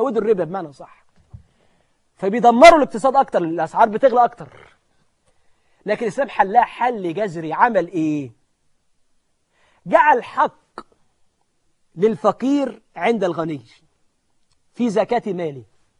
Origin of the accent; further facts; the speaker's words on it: Egypt; لكن عندنا في مصر مثلا الجمعيات كلها بتشكو مفيش مورد لها